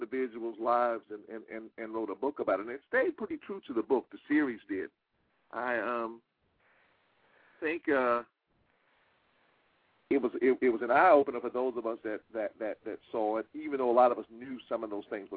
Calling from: Atlanta, Georgia, United States; I'm calling from Atlanta. I got in a little late this evening.

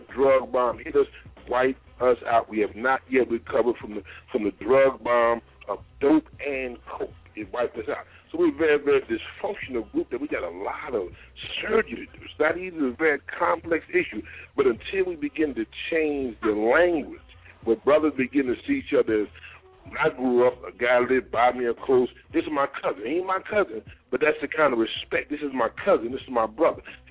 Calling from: New Jersey, United States; I'm calling from New Jersey.

